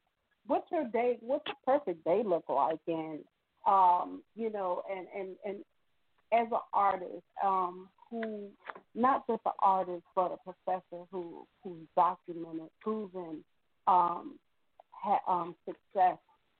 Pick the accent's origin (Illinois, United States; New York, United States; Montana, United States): Illinois, United States; Chicago; and Chicago is my hometown.